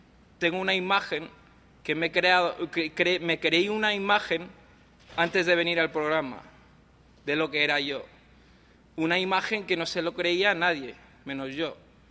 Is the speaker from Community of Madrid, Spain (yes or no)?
yes; Madrid, Community of Madrid, Spain; nací en Madrid, en España, y me crié en España.